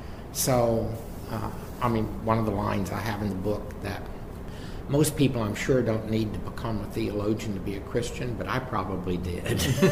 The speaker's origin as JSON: {"language": "English", "region": "Texas", "country": "United States", "moved": "yes", "said": "I'm a Texan, and of course, I've lived outside Texas most of my life, though Texas, if I think about it, is still home."}